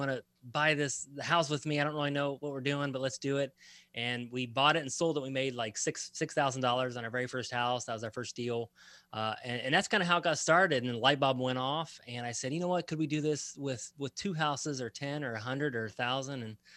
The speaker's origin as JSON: {"language": "English", "region": "Indiana", "country": "United States", "tie": "born or raised there", "said": "I live in Indiana, always born and raised in Indiana."}